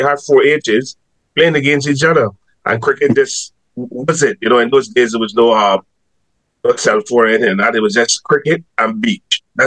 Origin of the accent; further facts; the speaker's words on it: Haynesville, Jamaica; Although I grew up in Haynesville. Haynesville was more soccer, but then Haynesville also had cricket.